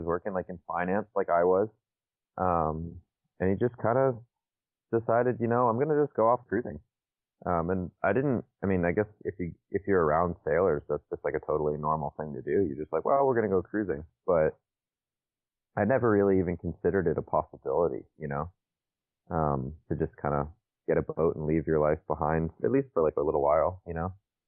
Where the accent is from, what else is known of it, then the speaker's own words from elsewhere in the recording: Naples, Florida, United States; I am from Naples, Florida. It's on the West Coast.